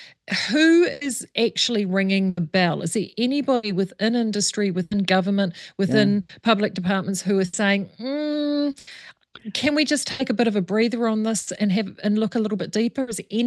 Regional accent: Hawke's Bay, New Zealand; I mean, I'm from Hawke's Bay, so we've got wine.

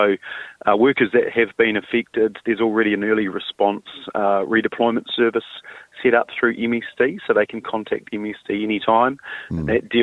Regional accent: Timaru, Canterbury, New Zealand; I grew up in Timaru

